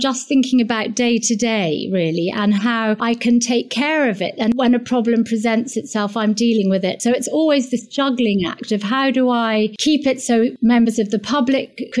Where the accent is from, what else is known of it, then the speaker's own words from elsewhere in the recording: London, United Kingdom; born there; I was born in London and we came back to live there when I was four.